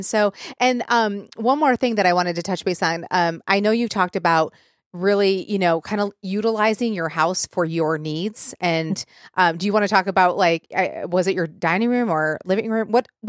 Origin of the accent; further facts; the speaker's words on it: Michigan, United States; now in Nashville, United States; A lot of the houses in Nashville do not have basements and I'm from Michigan. So I was used to that.